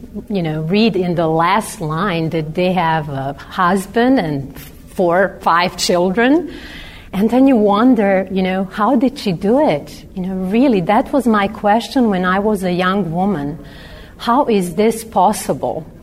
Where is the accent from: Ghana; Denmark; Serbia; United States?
Serbia; I'm coming from Serbia.